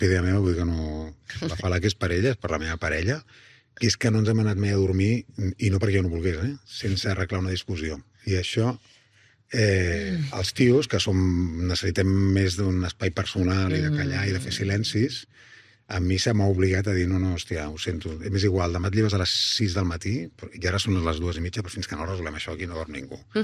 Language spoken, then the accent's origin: Catalan; Barcelona, Catalonia, Spain; jo soc de Nou Barris